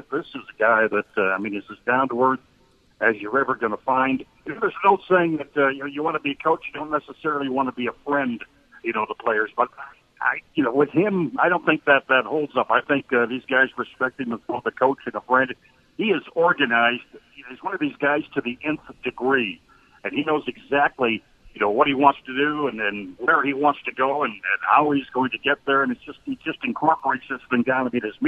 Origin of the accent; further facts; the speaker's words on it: Chicago, Illinois, United States; born there; I mean, I was born in Chicago, and I live about 30 miles west of Chicago.